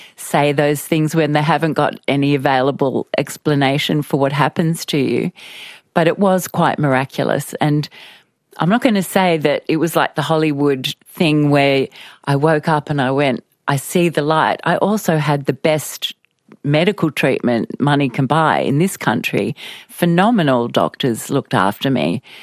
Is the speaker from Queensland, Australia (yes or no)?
no; Sydney, New South Wales, Australia; So I grew up on the leafy north shore of Sydney and you know, went to a normal primary school and then went to high school.